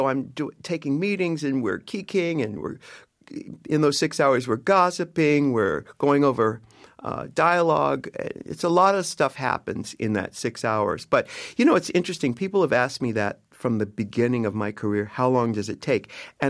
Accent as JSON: {"language": "English", "town": "San Diego", "region": "California", "country": "United States", "tie": "born or raised there", "said": "I grew up in San Diego and I had to play small so that I didn't attract too much attention or too much ridicule."}